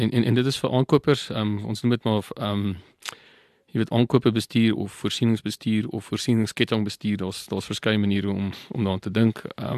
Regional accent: Barberton, Mpumalanga, South Africa; also born or lived in George; so ek is van George, ek is aanvanklik kom ek van Barberton af, wat in die Oost-Transvaal was, 'n baie stadium, Mpumalanga nou.

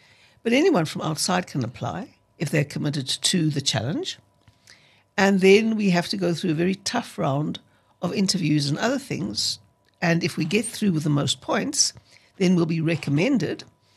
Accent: Johannesburg, Gauteng, South Africa; I'm a Joburg girl. I was born here in Hillbrow, actually, in Esland Street. I was raised here. I went to school here.

